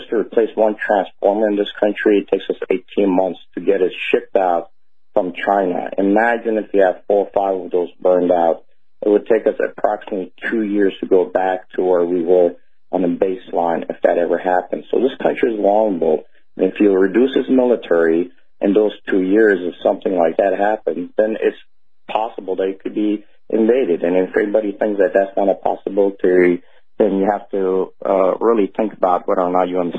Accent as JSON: {"language": "English", "country": "Iran", "tie": "born or raised there", "second_language": "English", "said": "I grew up in Iran. I saw the revolution."}